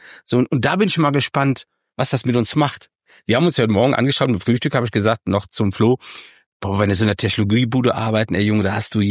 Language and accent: German; North Rhine-Westphalia, Germany; Und der Hotelflur ist so groß wie die Hauptstraße in NRW, wo ich herkomme, genau.